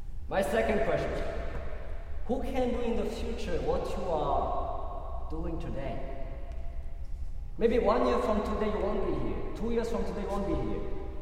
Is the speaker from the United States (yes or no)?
no; Burundi; first language Kirundi; English is a second language; Because 80% of my time I spoke Kirundi, my native language. 20% I spoke French. 0% I spoke English.